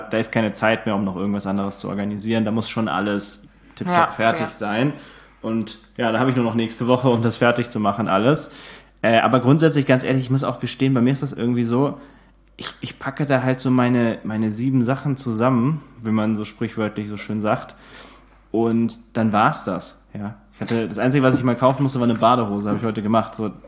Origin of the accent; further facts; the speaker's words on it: Aschaffenburg, Bavaria, Germany; weil ich lebe halt da nicht mehr vor Ort. Ja, ich kann nicht spontan freitagsabends um 18 Uhr sagen, als gehen wir um 20 Uhr weg in Aschaffenburg.